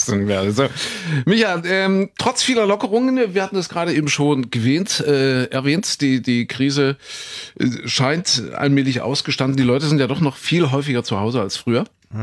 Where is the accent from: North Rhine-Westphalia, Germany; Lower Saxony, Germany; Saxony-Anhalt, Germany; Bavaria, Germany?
Saxony-Anhalt, Germany; ich bin in Sachsen-Anhalt zur Schule gegangen, da war es auch so